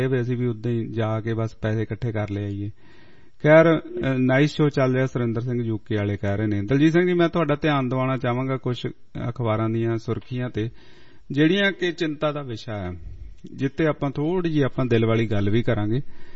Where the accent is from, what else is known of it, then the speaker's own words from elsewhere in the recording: Punjab, India; ਦੇਖੋ ਪੰਜਾਬ ਦੇ ਵਿਚ ਨਸ਼ੇ ਦੀ ਹਾਲਾਤ ਸੀ, ਨਸ਼ਾ ਕਾਫੀ ਮਾੜਾ ਸੀ। ਮੈਂ ਆਪਣੇ ਪਿੰਡ ਦੀ ਅਕਸਰ ਉਦਾਹਰਨ ਦਿੰਦਾ, ਸਾਡੇ ਪਿੰਡ ਕਾਫੀ ਬੈਡ ਸੀ